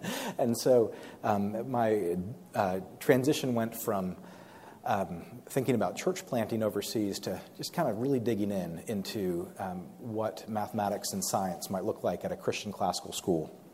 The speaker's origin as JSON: {"language": "English", "town": "Tampa", "region": "Florida", "country": "United States", "tie": "born or raised there", "said": "But I moved down to Florida when I was 7, and I grew up in Tampa."}